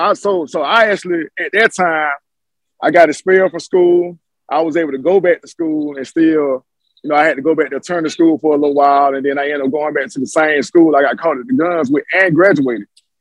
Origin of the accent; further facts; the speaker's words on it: Macon, Georgia, United States; I'm originally from Macon, Georgia.